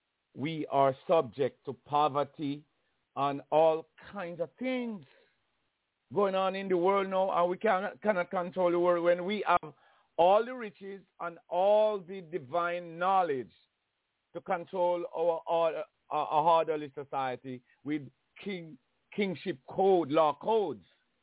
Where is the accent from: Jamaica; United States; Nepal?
Jamaica; I grew up in Jamaica.